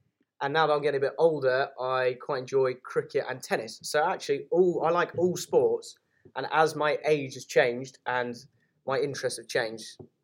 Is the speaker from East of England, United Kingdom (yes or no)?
yes; Cambridge, East of England, United Kingdom; I'm from Cambridge, so actually not too far from here. I was born and bred in Cambridge, went to prep school in Cambridge. Then I went to boarding school in Norfolk, which also is not too far. And then did bits and bobs in Cambridge before I went down to Somerset.